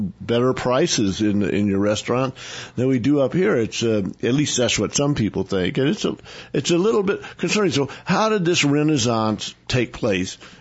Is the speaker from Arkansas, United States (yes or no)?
no; Claremore, Oklahoma, United States; now in Sedona, United States; It looks sort of like my hometown in Oklahoma, Claremore, and it has so it has this really compact area with lots of stores and stuff, and it's so walkable.